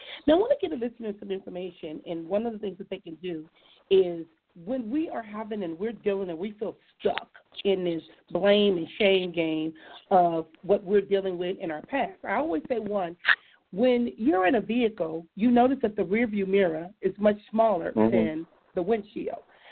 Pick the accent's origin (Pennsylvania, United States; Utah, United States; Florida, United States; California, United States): California, United States; Compton; because growing up in Compton, what I saw in a lot of the churches and the individuals